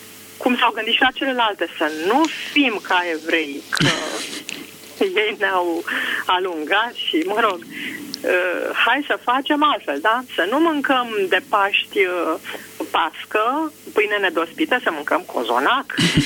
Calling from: Bucharest, Romania; din București.

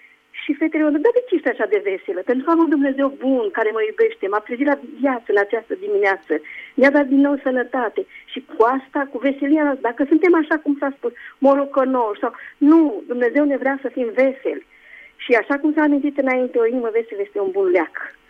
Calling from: Spain; Vă sunt din Spania

